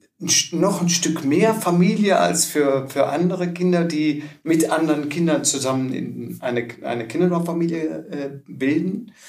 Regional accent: Mönchengladbach, North Rhine-Westphalia, Germany; born there; Wir kommen gebürtig aus Mönchengladbach.

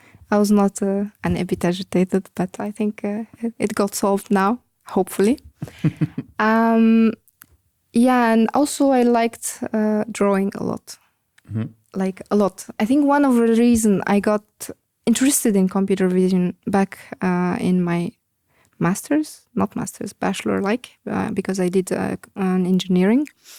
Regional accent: Ariana, Ariana Governorate, Tunisia; English is a second language; now in Luxembourg; I grew up in Tunisia, in the capital, in a city called Ariana, next to the capital. I mean, it's part of the capital.

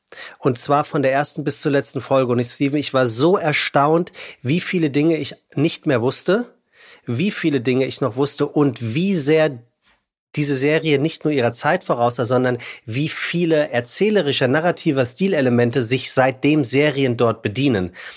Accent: Frankfurt, Hesse, Germany; now in Hamburg, Germany; Das sage ich als Hamburger. Ja, Frankfurter eigentlich, ne?

